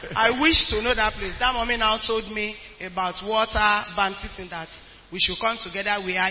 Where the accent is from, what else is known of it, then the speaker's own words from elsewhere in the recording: Ondo, Nigeria; I'm from Ondo State.